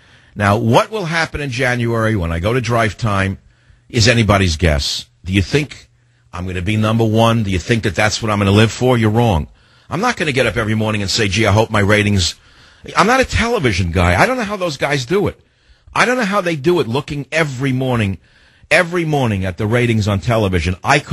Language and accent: English; San Francisco, California, United States; John on KSFO in my hometown of San Francisco.